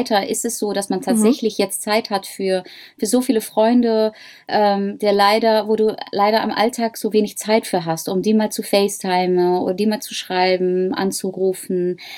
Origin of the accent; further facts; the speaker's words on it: Netherlands; accent: Dutch; German is a second language; weil ich habe ein holländisches Akzent